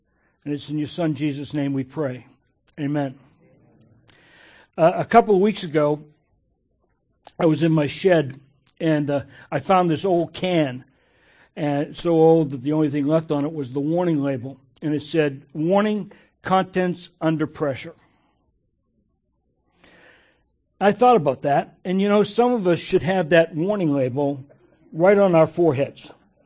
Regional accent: Boston, Massachusetts, United States; accent: military generic; I grew up in Boston. I can still park my car in Harvard Yard. I still go to Fenway Park.

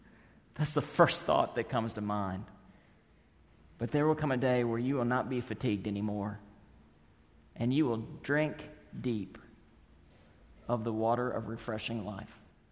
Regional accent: Texas, United States; So where I grew up in West Texas, in my hometown, your street address said something about where you stacked up socially.

